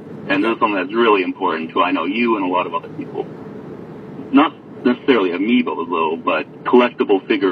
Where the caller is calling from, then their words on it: Vancouver, British Columbia, Canada; from Vancouver, BC.